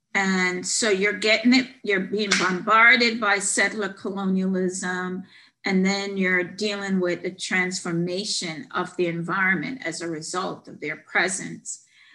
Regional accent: Jamaica; now in United States; You know, I'm from Jamaica, I'm used to a lot of water

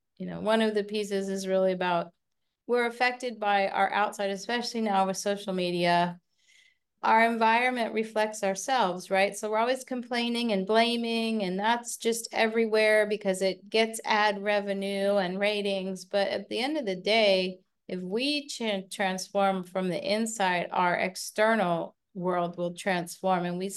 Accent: Florida, United States; Obviously, with a new cast, I've hired dancers in Florida, which is my hometown.

